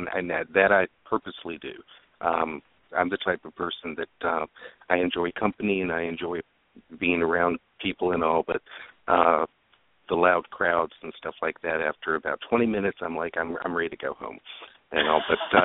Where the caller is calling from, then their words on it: Virginia, United States; I am calling from Virginia, from home.